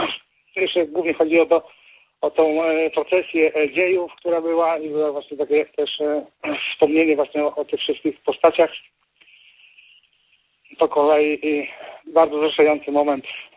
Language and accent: Polish; Giżycko, Warmian-Masurian Voivodeship, Poland; Ja pochodzę z okolic Giżycka.